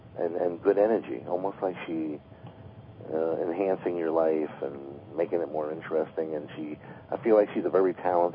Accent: New York, United States; Beautiful, beautiful country. I love New York. I'm a New Yorker.

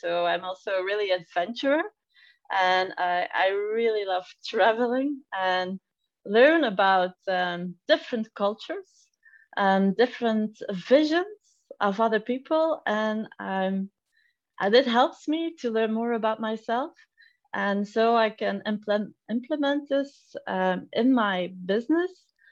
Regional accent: Belgium; I'm an entrepreneur from Belgium.

